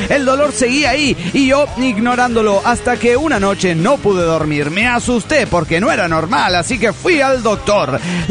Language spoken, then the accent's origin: Spanish; Oaxaca, Mexico; de Oaxaca, México.